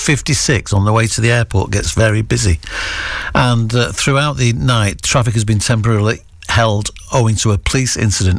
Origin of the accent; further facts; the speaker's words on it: Wythenshawe, North West England, United Kingdom; when I first became aware of the airport growing up in Withinshaw in the late 50s, early 60s